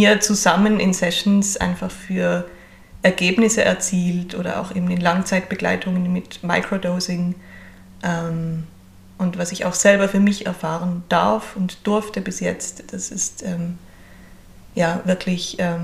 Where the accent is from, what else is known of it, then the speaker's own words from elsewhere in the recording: Basel, Basel-Stadt, Switzerland; ich komme aus Basel in der Schweiz